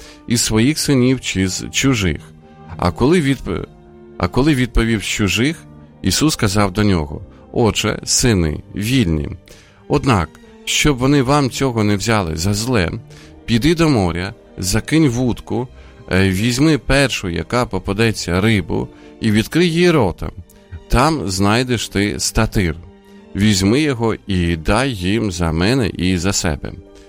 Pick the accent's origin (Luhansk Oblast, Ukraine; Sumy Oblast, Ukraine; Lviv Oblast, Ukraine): Sumy Oblast, Ukraine; Sumy; в моєму рідному місті теж, от, є пам'ятник всім політв'язням, який був збудований, от, в Сумах на початку 90-х років.